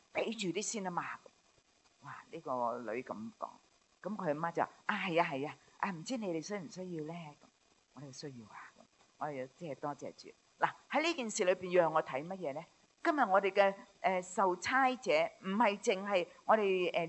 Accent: China; 我哋中国人咧，我哋华人宣教士咧

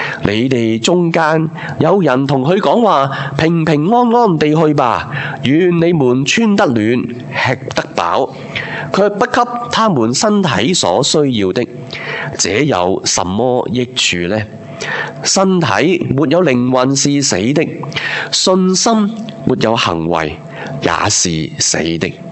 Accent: Hong Kong; 这个呢 就是我哋香港人

